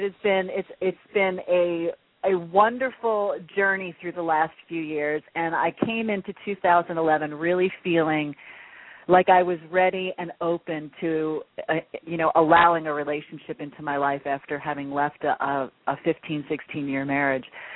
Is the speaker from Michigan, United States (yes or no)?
no; New York City, New York, United States; born there; I was born in New York, so there's a connection there, her name.